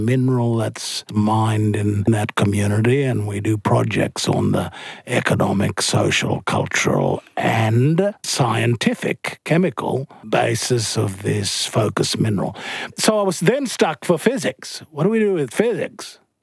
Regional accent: Hopevale, Queensland, Australia; a school in my hometown of Hopevale

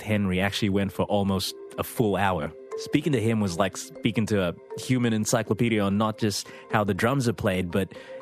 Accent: Manus Province, Papua New Guinea; I'm from Manus in Papua New Guinea

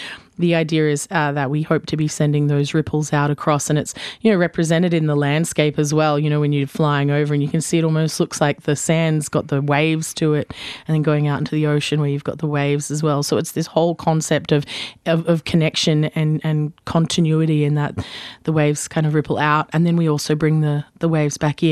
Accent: Weipa, Queensland, Australia; You can tell that I'm from Weipa.

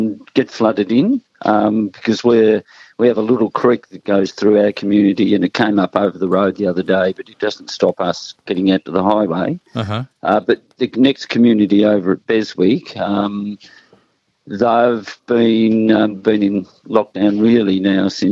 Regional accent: Tasmania, Australia; I'm up from Tassie, so you can imagine the difference lifestyle for me from Tasmania.

